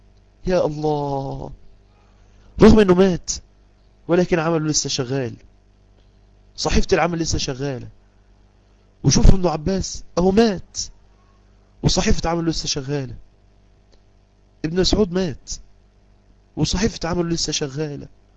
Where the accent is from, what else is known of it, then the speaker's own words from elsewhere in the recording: Egypt; واللي عايزينه الآن بينشروه عندنا في مصر فواحش ليل نهار